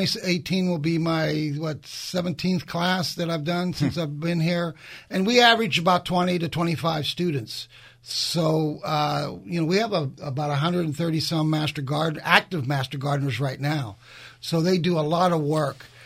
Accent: Pennsylvania, United States; also born or lived in South Florida; I'm from Pennsylvania, went to Penn State, familiar with the winters.

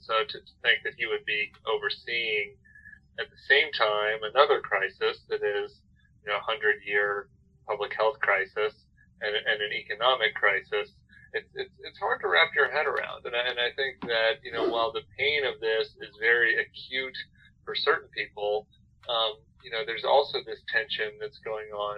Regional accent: Colorado, United States; thought about creative ways to open up Colorado, which is my home state.

